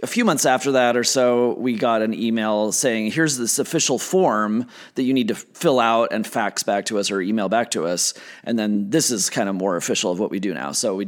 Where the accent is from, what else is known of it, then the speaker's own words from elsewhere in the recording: Utah, United States; We go to Disneyland constantly, even though we're from Utah.